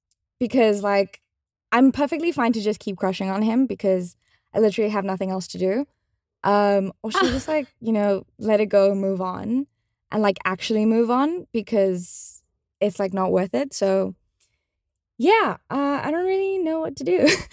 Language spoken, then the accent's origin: English; South Africa; I'm from South Africa.